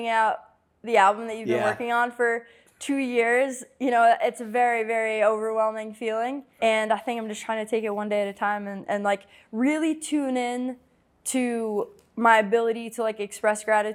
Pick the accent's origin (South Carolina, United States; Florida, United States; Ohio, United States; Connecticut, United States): Connecticut, United States; I think that particularly with like growing up in Connecticut and going to private school, really small, rigorous, like academic college